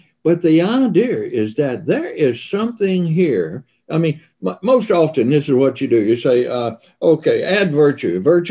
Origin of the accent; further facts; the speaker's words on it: Mississippi, United States; As a kid growing up in Mississippi, I don't think virtue was even in our vocabulary.